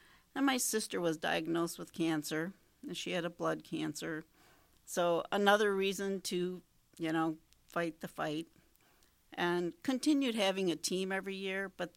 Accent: Kenosha, Wisconsin, United States; I'm from Kenosha, born and raised.

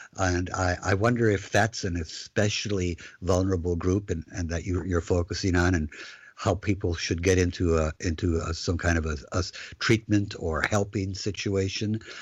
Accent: Kenosha, Wisconsin, United States; And I'm proud to say I'm from Kenosha because of that.

